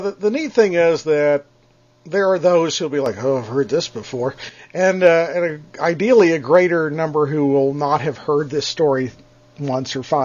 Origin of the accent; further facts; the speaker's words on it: Dallas, Texas, United States; I grew up in the Dallas area, and you didn't always have everything apparently coming out all at the same place.